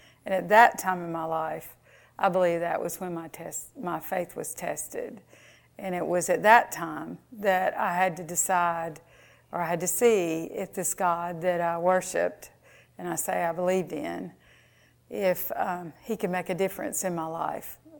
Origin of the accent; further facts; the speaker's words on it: North Carolina, United States; And although I did not grow up in Kentucky, I am from North Carolina, and I became a Christian at the age of 8.